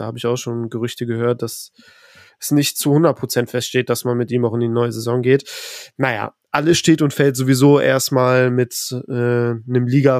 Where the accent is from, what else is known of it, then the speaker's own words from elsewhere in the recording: Cologne, North Rhine-Westphalia, Germany; als gebürtiger Kölner